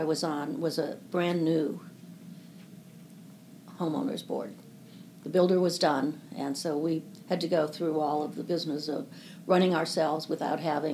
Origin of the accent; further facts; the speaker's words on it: Minnesota, United States; moved away as an adult; also born or lived in Washington, D.C.; Well, I was born in Minnesota, where I stayed until I was 23. And I moved from there to Washington, D.C.